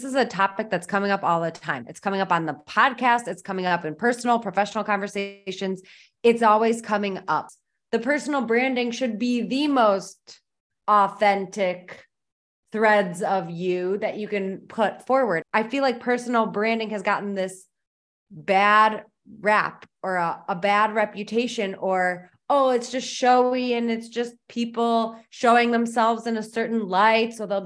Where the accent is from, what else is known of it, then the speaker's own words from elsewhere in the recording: Michigan, United States; I'm from Michigan. I know what a beaver is.